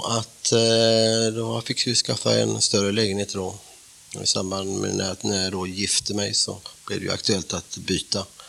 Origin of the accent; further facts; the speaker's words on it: Gothenburg, Västra Götaland County, Sweden; now in Stockholm, Sweden; när jag flyttade till Stockholm så... Jag är göteborgare från början, va? Mm. 64, då flyttade jag hit